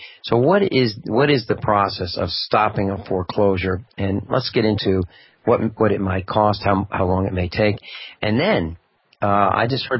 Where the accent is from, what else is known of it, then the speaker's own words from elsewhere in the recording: East Coast, United States; And that I came from the East Coast, and prior to being a farmer, I was a corporate officer